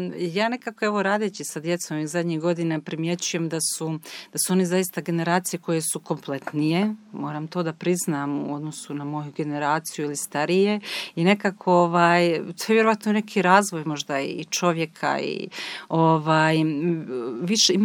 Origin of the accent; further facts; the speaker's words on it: Trebinje, Republika Srpska, Bosnia & Herzegovina; Mi kao Hercegovci, u stvari to ja dolazim iz Trebinja, pa kod mene je ta Hercegovina onako dosta kršovita